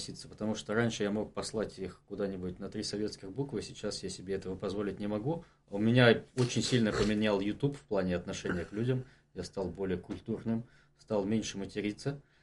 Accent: Moscow, Russia; я, поскольку был такой русский, я из России, из Москвы

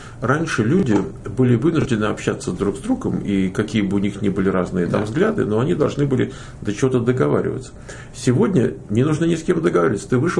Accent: Moscow, Russia; я как москвич коренной

